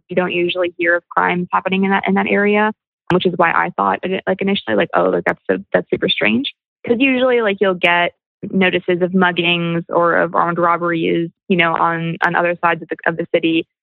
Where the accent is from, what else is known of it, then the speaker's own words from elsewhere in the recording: Chicago, Illinois, United States; I'm from Chicago, and, you know, I never had any problems, but it depends on where you live.